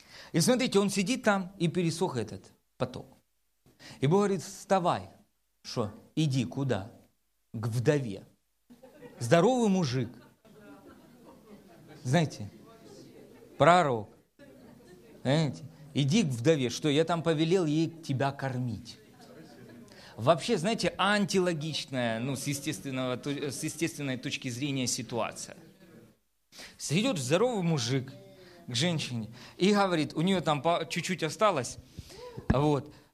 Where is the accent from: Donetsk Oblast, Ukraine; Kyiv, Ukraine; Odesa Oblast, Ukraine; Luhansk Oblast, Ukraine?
Donetsk Oblast, Ukraine; я сам тоже из Донецкой области.